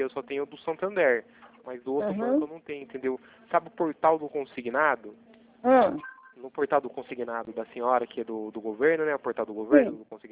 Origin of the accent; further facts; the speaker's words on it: Itatiba, São Paulo, Brazil; eu sou daqui de São Paulo, mas do interior. Eu sou daqui de Itatiba.